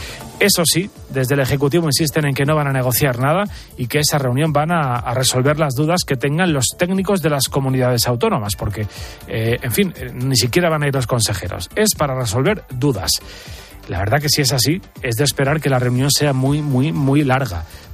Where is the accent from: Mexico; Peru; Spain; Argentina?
Spain; Los españoles, según ese sondeo, somos los europeos más preocupados por el aumento de los precios.